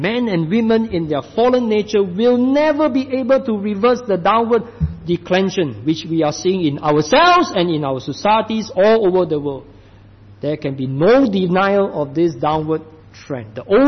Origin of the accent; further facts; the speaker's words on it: Singapore; Back in my home country, in Singapore, in our church, in our denomination, we have not just one of such cases, many in the church.